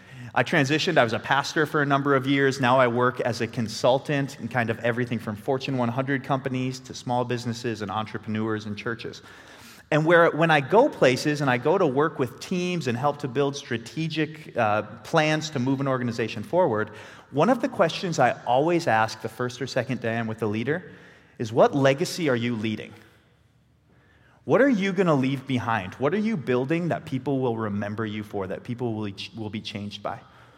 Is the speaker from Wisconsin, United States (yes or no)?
yes; Green Bay, Wisconsin, United States; now in Minneapolis, United States; We come from Minneapolis, Minnesota. I'm from Green Bay originally.